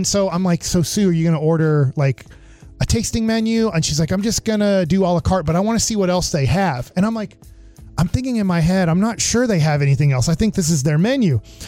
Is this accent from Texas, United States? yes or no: yes; Texas, United States; And then he goes, where are you from? And we go, we're from Texas.